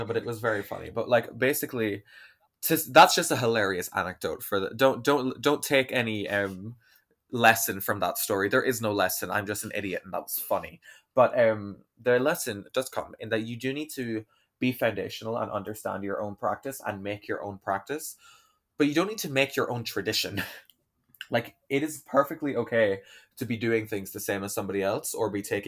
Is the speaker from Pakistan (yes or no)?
no; Ireland; accent: Irish; if you've heard me when I'm living in Ireland or after I've been on the phone to my grandmother, my accent is very Irish.